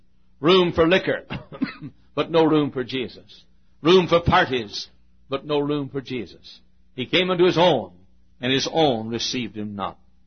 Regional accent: Italy, Texas, United States; born there; I'm glad that people still write me from the city of my birth and tell me that they're glad that I was born in Italy, Texas

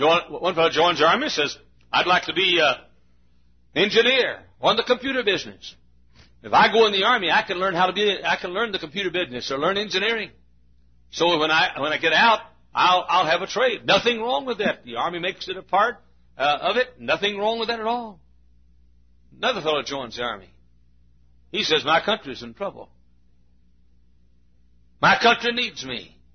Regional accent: United States; I'm an American, and I'm not going to run off to Canada

